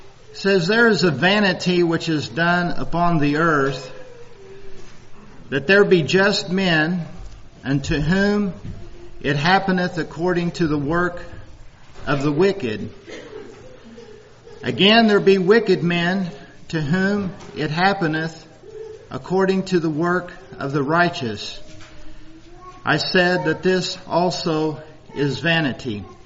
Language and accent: English; Oklahoma, United States; for those of you that don't know me, and I'm from Oklahoma.